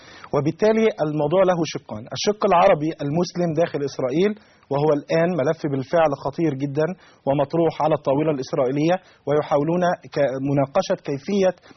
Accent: Monufia Governorate, Egypt

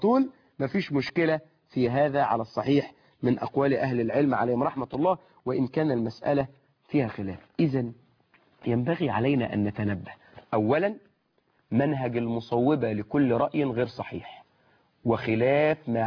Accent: Egypt; إحنا كمصريين

